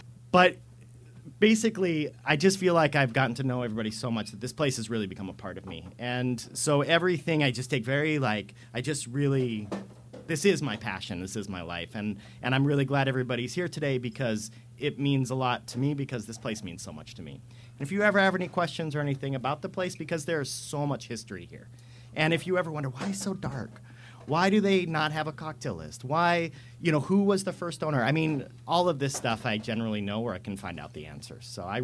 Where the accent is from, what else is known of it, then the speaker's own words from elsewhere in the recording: Montana, United States; now in Seattle, United States; I grew up in Montana, and then I moved to Seattle because everybody who grows up in Montana moves to Seattle.